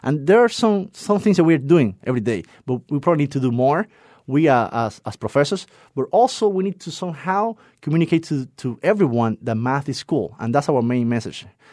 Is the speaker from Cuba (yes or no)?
yes; Cuba; I was born and raised in Cuba, and education over there, I have a good education.